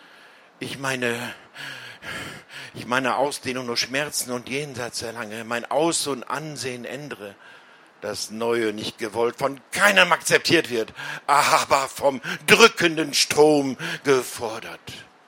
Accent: Magdeburg, Saxony-Anhalt, Germany; Und wir kommen aus Magdeburg.

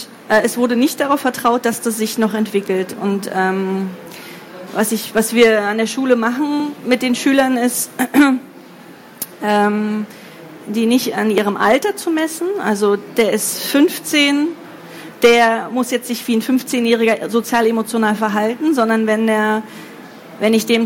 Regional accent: Berlin, Germany; Oh, ich komme aus Prenzlauer Berg. Bei uns ist so der Durchschnitt 4 Kinder.

